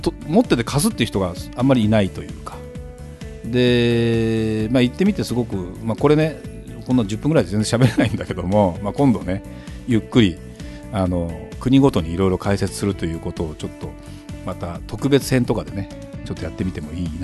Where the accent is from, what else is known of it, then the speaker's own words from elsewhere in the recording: Saitama, Japan; まあ、私の実家は埼玉なんだけども、やっぱり私も普通の一戸建てで生まれ育ったわけ。